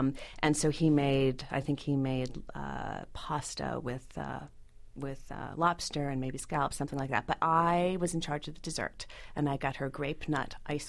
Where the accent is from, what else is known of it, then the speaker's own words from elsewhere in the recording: New England, United States; also born or lived in Maine; now in California, United States; even being in California for 9 years now, what I know for sure is that I am a New Englander.